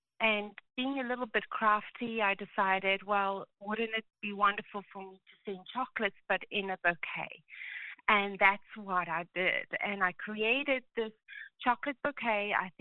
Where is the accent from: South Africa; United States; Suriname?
South Africa; As you can see, it sounds like I'm not from America. I'm actually from South Africa.